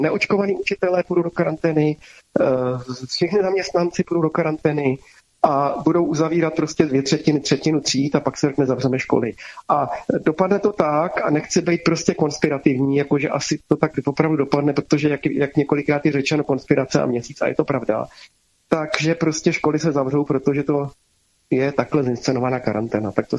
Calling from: Plzeň, Plzeň Region, Czechia; z Plzně, dost často volám

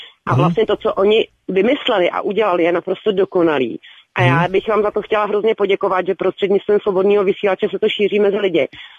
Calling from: Mělník, Central Bohemian Region, Czechia; volám z Mělníka

